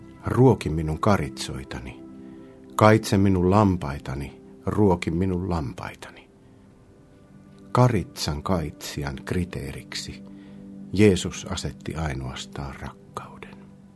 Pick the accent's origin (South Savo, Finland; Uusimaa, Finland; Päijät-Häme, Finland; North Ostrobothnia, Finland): South Savo, Finland; Mikkeli; ja olen Mikkelistä.